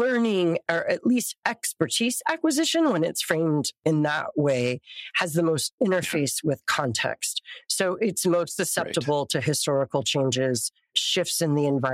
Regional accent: Midwest, United States; now in Southern California, United States; I'm from the Midwest. I now live in Southern California.

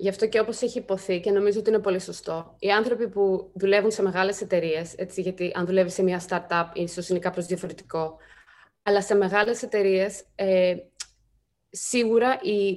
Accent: Greece; Κοίτα, εγώ είμαι Ελληνίδα, εδώ μεγάλωσα. Έχω φύγει πολλά χρόνια έξω

